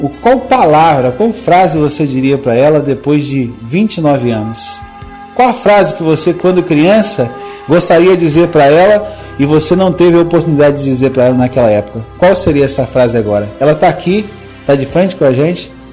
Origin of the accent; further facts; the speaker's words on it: Muriaé, Minas Gerais, Brazil; now in Miradouro, Brazil; Eu também não sou daqui, eu sou de Muriaé, tem 5 anos que eu estou aqui na cidade